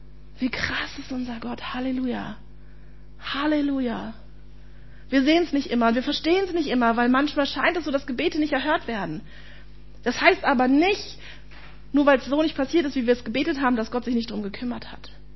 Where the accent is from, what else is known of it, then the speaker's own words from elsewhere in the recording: Berlin, Germany; Ich komme aus Berlin